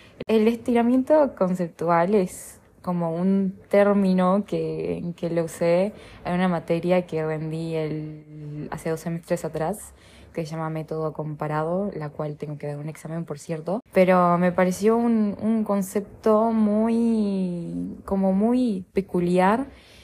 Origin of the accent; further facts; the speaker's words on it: Artigas, Uruguay; fui a Artigas, o sea, fui a mi pueblo, a mi ciudad, a mi natalicio